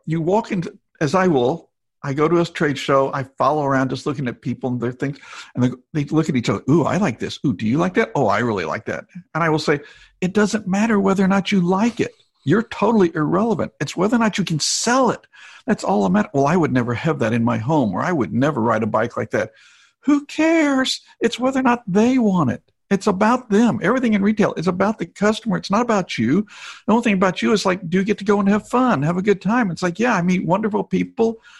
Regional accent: Arkansas, United States; I come from Arkansas. I can remember as a kid going with my dad and going up to Sam's First Store.

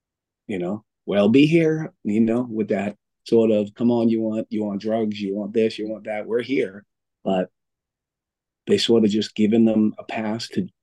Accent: Boston, Massachusetts, United States; I'm from Boston.

